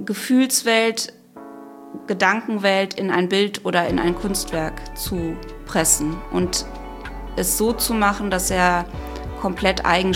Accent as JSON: {"language": "German", "town": "Krefeld", "region": "North Rhine-Westphalia", "country": "Germany", "tie": "born or raised there", "said": "Wir sind ja in Krefeld aufgewachsen"}